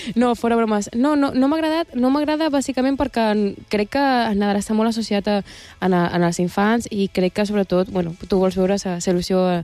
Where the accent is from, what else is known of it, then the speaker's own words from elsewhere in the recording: Palma, Balearic Islands, Spain; ara som directora aquí a les Balears, a Camefa, jo som de Palma